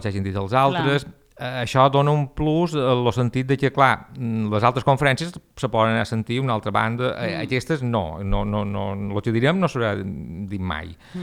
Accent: Balearic Islands, Spain; la llum també és nostra, com a mallorquins, també ves

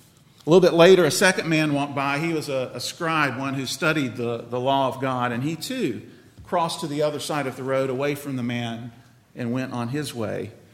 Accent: South Carolina, United States; I've mentioned before, I grew up in South Carolina.

